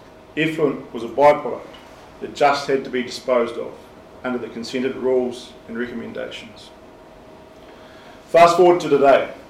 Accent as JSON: {"language": "English", "region": "Otago", "country": "New Zealand", "tie": "born or raised there", "said": "I grew up in the Kakanui Valley in North Otago. My mother still lives in our family home"}